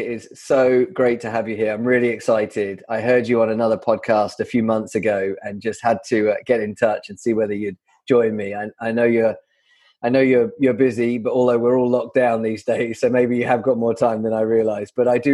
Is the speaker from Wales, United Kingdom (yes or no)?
no; East of England, United Kingdom; I'm from Norfolk, by the way